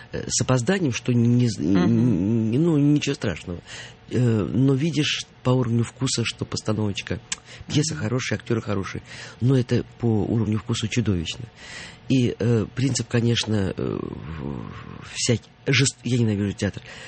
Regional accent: Saint Petersburg, Russia; now in Moscow, Russia; я как питерский человек, я еще не стала москвичкой до такой степени, чтобы ослепнуть и ассимилироваться

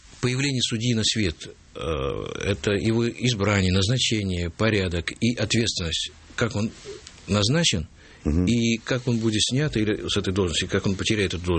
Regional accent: Volga region, Russia; Я с Волги, волжанин

